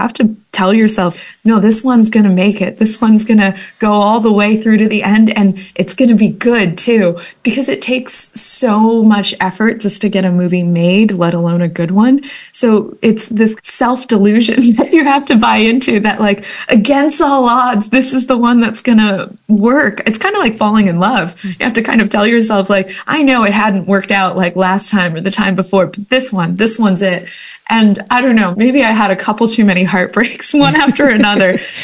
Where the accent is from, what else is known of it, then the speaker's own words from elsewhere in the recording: Kansas, United States; also born or lived in New Jersey; I grew up in Kansas, so there was definitely 5 years of repression through being in the buckle of the Bible Belt